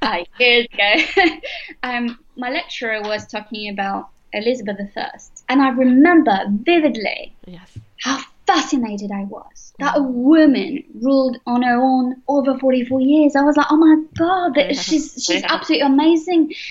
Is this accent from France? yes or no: yes; France; So I'm originally from France, and this is where I did my studies. So I did my BA and master degree in France.